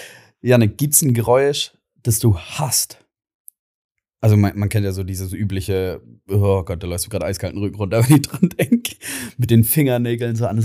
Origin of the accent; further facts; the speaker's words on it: Baden-Württemberg, Germany; Aber da bin ich Schwabe.